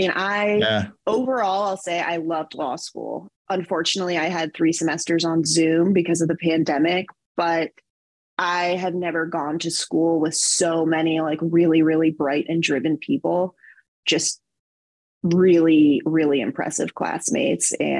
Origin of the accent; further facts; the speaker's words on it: Memphis, Tennessee, United States; So if that was University of Memphis, where my hometown, that was totally fine.